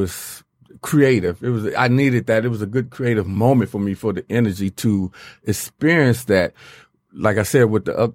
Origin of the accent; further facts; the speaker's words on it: Detroit, Michigan, United States; Well, I was born and raised in Detroit. Always loved Detroit.